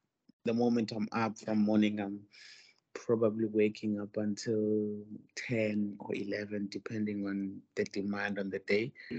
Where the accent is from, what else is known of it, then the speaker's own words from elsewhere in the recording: Pretoria, Gauteng, South Africa; also born or lived in Venda; Yeah, I'm from, I was born in Venda. I grew up in Pretoria. Home is Pretoria.